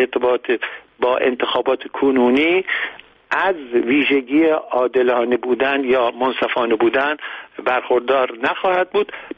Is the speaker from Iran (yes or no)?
yes; Iran; ولی تجربه من به عنوان یک ایرانی طی 30 سال گذشته من گفته که هیچ انتخاباتی در ایران بدون تقلب صورت نگرفته.